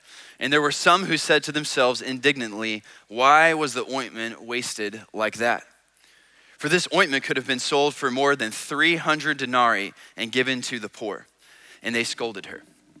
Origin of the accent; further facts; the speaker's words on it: Texas, United States; I was raised in West Texas in the district that was showcased on the movie Friday Night Lights.